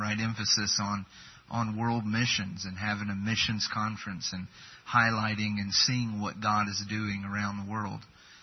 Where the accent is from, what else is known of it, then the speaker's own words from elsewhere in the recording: the South, United States; We grew up in the South in the Bible Belt, where there's a Baptist church on every corner.